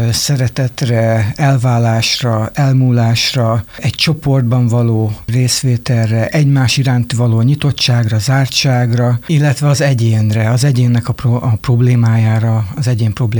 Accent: Győr, Győr-Moson-Sopron, Hungary; a gitárosom soproni, a dobosunk pesti, mi győriek vagyunk

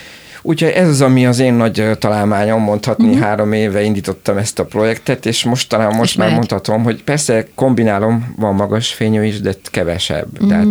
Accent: Miercurea Ciuc, Harghita, Romania; mivel én erdélyi származású vagyok, csíkszeredai.

